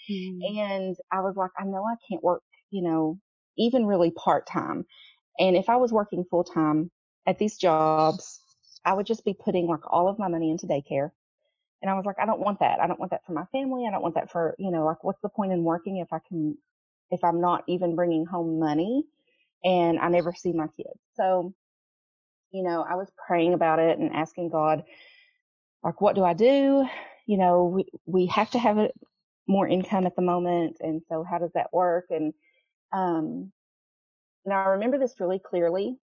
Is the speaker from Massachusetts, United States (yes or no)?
no; Kentucky, United States; So I am from Kentucky, born and raised.